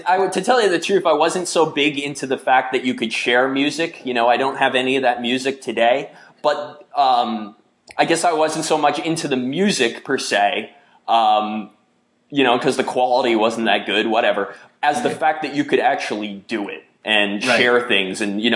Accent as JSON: {"language": "English", "country": "United States", "tie": "born or raised there", "said": "growing up in America was into computers"}